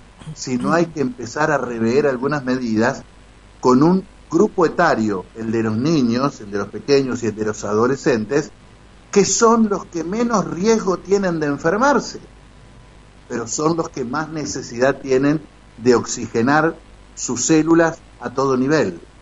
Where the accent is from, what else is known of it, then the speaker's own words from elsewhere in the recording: Argentina; como los argentinos somos así, Mónica, pendulares y absolutamente exitistas